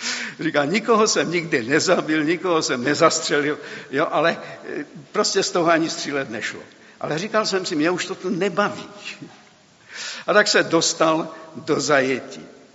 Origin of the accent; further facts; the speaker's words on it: Moravian-Silesian Region, Czechia; born there; protože já jsem se narodil na Těšínsku